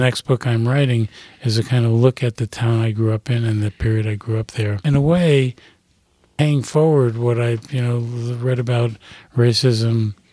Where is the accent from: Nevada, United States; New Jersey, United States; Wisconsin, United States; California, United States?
New Jersey, United States; I'm Jewish from New Jersey. The street I grew up on, there were like 25 houses. There were three non-Jewish families there.